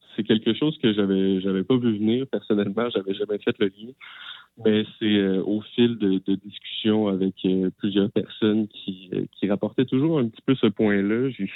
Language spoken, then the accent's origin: French; Quebec, Canada; Donc, moi, je viens de la région du Bas-Saint-Laurent à la base.